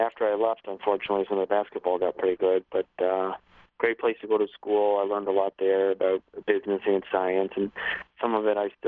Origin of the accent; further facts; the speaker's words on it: Saratoga Springs, New York, United States; Just growing up in Saratoga, going to the track with my parents growing up, and just fell in love with horses. Loved Saratoga.